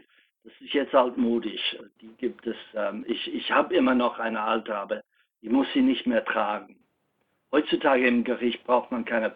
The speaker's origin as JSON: {"language": "German", "country": "Australia", "said": "bin Australier"}